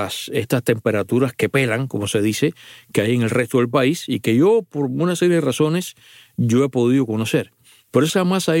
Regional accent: Cuba; now in Miami, United States; como el caso mío, que vengo de Cuba

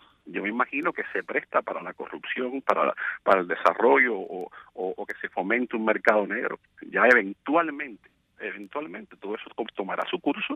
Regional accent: Cuba; el bloqueo de Estados Unidos hacia mi país natal no me permite a mí comprar un carro en Cuba

